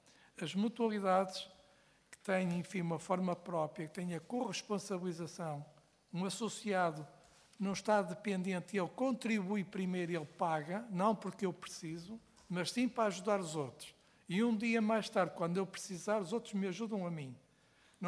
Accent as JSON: {"language": "Portuguese", "region": "Norte", "country": "Portugal", "said": "que sou do Norte"}